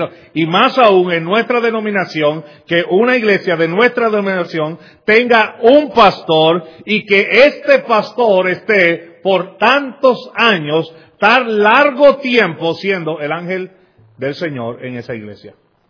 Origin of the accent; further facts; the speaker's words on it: Lares, Puerto Rico; Lares, que es mi pueblo natal